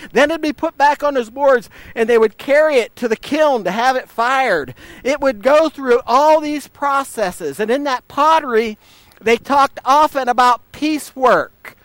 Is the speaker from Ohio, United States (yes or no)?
yes; East Liverpool, Ohio, United States; Back in my hometown of East Liverpool, if you don't know it, I'm sure I've told you before, East Liverpool used to be known as the pottery capital of the world.